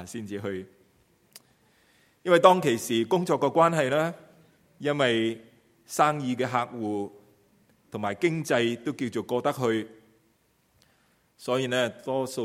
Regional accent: Hong Kong; moved away; 我们从香港移民过来的人，我们都知道香港曾经是英国的殖民地。

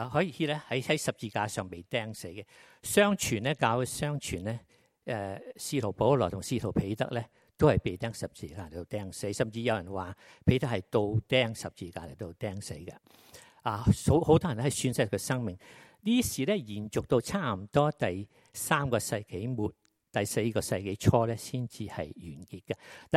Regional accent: China; 我们中国人讲到很少讲到我爱你，觉得很尴尬或者很丑

